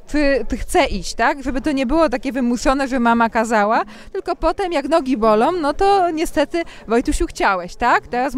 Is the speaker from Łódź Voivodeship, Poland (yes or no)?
no; Mikstat, Greater Poland Voivodeship, Poland; Ja jestem z Mikstatu akurat